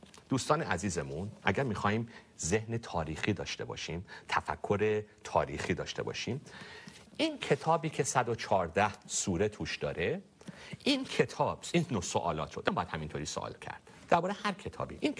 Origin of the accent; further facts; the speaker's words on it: Iran; برای ما واقعا به عنوان بچه‌ای که من تو ایران بزرگ شدم مطرح نبود آنجا